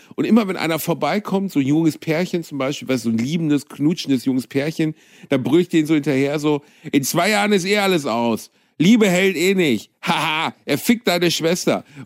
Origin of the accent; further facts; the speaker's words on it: Gelsenkirchen, North Rhine-Westphalia, Germany; ich komme aus Gelsenkirchen